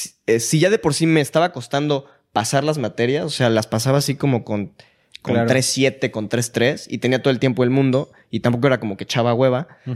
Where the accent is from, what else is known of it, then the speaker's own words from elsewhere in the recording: Mexico; Y vengo igual de México, gracias.